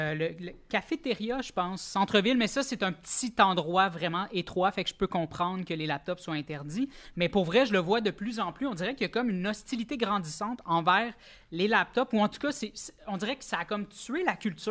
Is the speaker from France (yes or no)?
no; Verdun, Quebec, Canada; Je viens de Verdun.